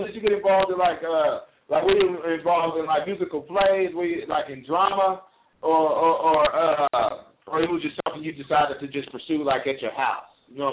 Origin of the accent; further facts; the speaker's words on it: Oklahoma, United States; because I'm originally from Oklahoma. I'm always looking out for the 918